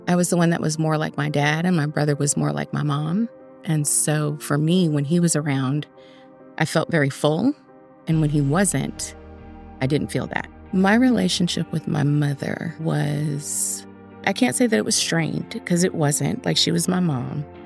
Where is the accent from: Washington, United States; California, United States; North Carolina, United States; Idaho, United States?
California, United States; Inglewood; I was born here in California. I grew up in Inglewood, which is like a little suburb of Los Angeles that a lot of people don't know about.